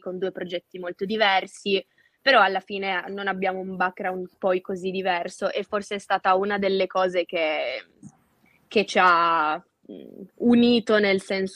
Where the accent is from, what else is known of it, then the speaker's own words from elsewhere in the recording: Pecetto Torinese, Piedmont, Italy; Io sono di Peceto Torinese, che è il paese delle ciliegie, è conosciuto in tutto il mondo